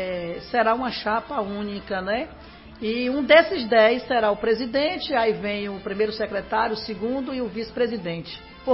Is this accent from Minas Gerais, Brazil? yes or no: no; Uruçuca, Bahia, Brazil; Nasci em Uruçuca, na Avenida Evandro Magalhães. Nasci, cresci, estou até hoje lá.